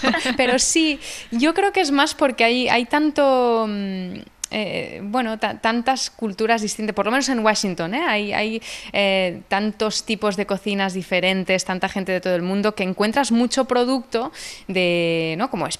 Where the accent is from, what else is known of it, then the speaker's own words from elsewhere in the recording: Barcelona, Catalonia, Spain; also born or lived in Andorra; yo al final me he criado en Barcelona, pero soy de Andorra